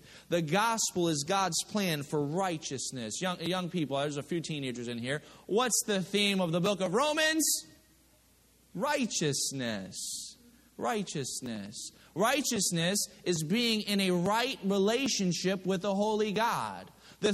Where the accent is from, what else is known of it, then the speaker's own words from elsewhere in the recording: Connecticut, United States; also born or lived in Midwest; I grew up in Connecticut, and we spent some time in the Midwest, so we're kind of steak people.